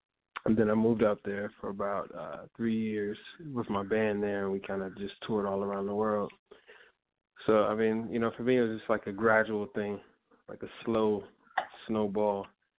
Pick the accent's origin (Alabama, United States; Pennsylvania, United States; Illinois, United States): Illinois, United States; Chicago; I'm a Chicago artist. I grew up in Inglewood in Chicago. And in that neighborhood, I used to throw, like, parties, rap events.